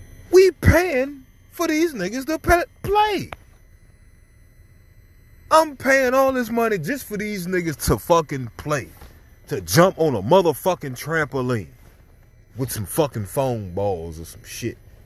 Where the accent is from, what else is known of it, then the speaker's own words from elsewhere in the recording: Newport News, Virginia, United States; I'm a dirty ghetto kid. I'm from Newport News, downtown, pretty every nigga in the hood.